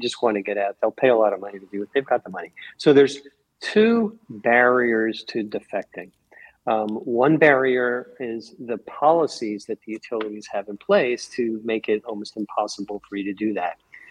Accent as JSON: {"language": "English", "region": "New Jersey", "country": "United States", "said": "I'm from New Jersey, so I knew."}